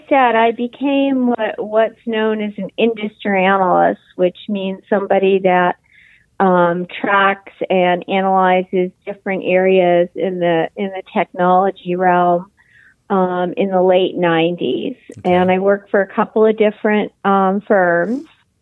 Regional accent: Northport, New York, United States; Okay, yeah, I grew up in Northport, New York, which is about halfway out on Suffolk County in Long Island.

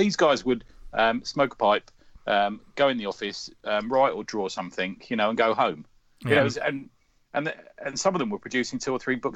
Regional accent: England, United Kingdom; And I suppose as English fans, we almost warm to that sort of not a narrator but a host thing

